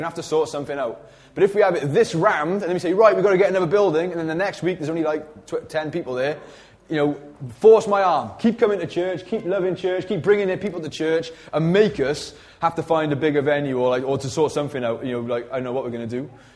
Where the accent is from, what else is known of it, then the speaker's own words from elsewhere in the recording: Wales, United Kingdom; It's our attempt to be culturally relevant because we're Welsh and we've got a lot of sheep in this country.